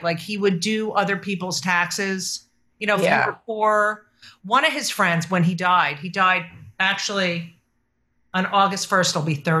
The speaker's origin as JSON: {"language": "English", "region": "New Jersey", "country": "United States", "tie": "born or raised there", "said": "And I love the name Trenton because I grew up in New Jersey and that is the capital of New Jersey."}